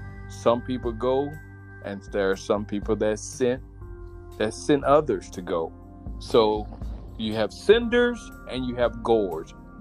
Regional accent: Mobile, Alabama, United States; born there; My parents had 11 kids. I'm the youngest of 11. And I was born in Mobile, Alabama.

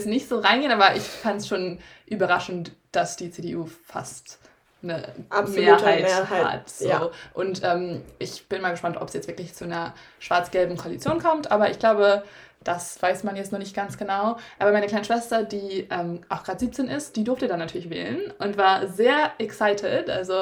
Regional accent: Schleswig-Holstein, Germany; die letzte Landtagswahl, ich komme aus Schleswig-Holstein, war 2017

